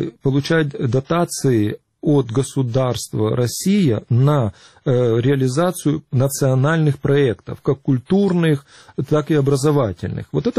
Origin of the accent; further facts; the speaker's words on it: Crimea, Ukraine; А отец у меня из Крыма. Поэтому я в Крыму родился, я в Крыму вырос, я в Крыму воспитан.